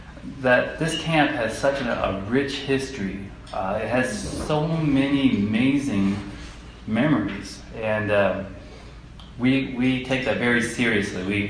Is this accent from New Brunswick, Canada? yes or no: yes; Fredericton, New Brunswick, Canada; this is my beautiful wife, Shelley, and we're from Fredericton, New Brunswick.